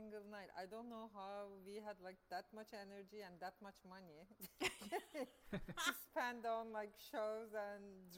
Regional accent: Ankara, Turkey; moved away as an adult; I grew up in Ankara, Turkey, which is the capital of Turkey.

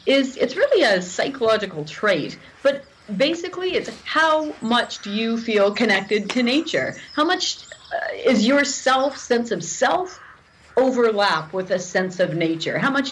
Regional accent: Canada

